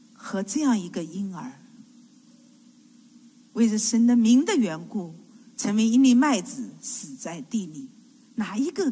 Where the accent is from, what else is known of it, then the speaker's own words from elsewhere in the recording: Shanghai, China; 特别是像我生在上海，然后长在资产阶级家庭